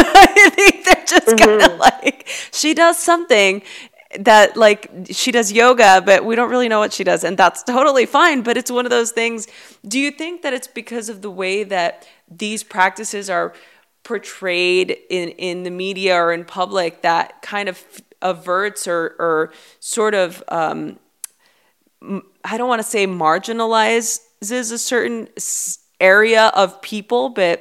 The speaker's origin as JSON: {"language": "English", "town": "Los Angeles", "region": "California", "country": "United States", "tie": "born or raised there", "said": "I grew up in East"}